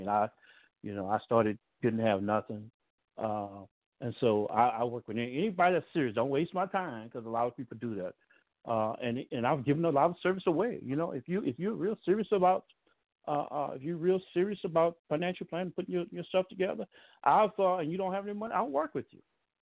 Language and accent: English; New Orleans, Louisiana, United States; also born or lived in Dallas; I'm from New Orleans. I lived in Dallas for 20 years, but I went to see Merrill Lynch